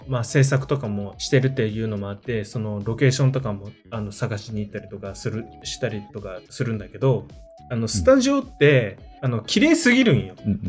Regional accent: Osaka, Japan; なんか地元の大阪っていう、なんか路上で地べたに座ってるおっさんとか

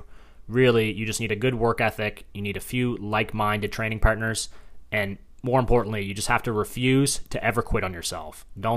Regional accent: Wellington, Nova Scotia, Canada; my hometown of Wellington, Nova Scotia, clocks in just at about over 2,000. So I'm from quite a small place

